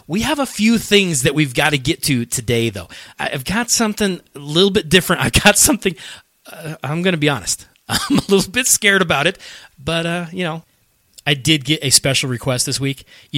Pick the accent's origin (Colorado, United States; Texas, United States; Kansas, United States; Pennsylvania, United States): Colorado, United States; Denver; Yes, I live in Denver, born and raised in Denver.